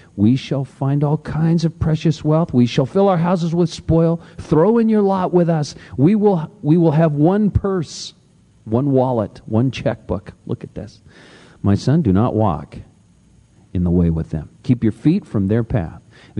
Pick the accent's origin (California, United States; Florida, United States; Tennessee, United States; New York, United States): California, United States; Santa Cruz; We were having a conversation about this down in Santa Cruz, my hometown